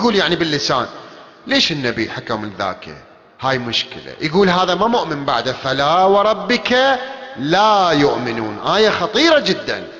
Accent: Iraq; واحنا عراقيين واحنا كواظمة واحنا كربلائية واحنا بصار

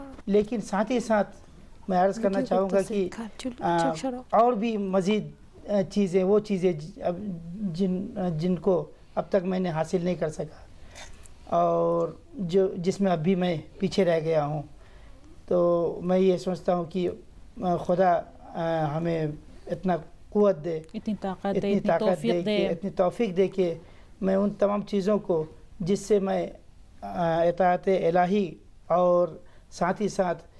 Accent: Saidpur, Rangpur Division, Bangladesh; سید پور, ہمارا شہر کا نام ہے سید پور. تو وہاں کے سبھی لوگ متفقن علیہ ہو کے انہوں نے کہا کہ ہم یہ چاہتے ہیں کہ

